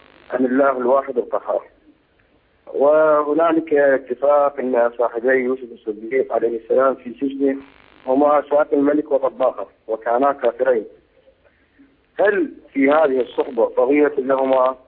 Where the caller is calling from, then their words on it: Iraq; من العراق.